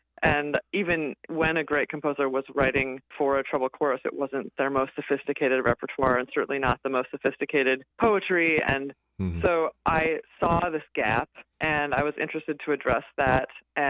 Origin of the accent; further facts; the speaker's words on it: South Dakota, United States; I'm originally from South Dakota, and I found myself at Luther College in Iowa